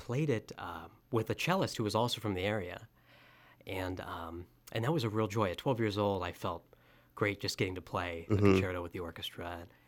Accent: Canton, Ohio, United States; So I'm originally from Canton, Ohio, and I started playing the violin when I was 3 years old.

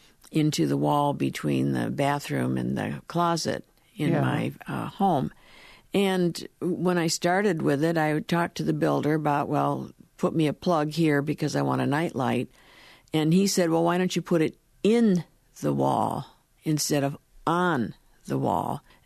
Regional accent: Cleveland Heights, Ohio, United States; I grew up in Cleveland, yes, Cleveland Heights.

